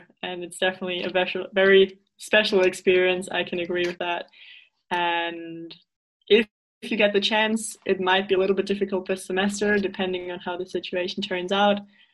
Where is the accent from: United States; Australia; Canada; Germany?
Germany; English is a second language; I'm from Germany.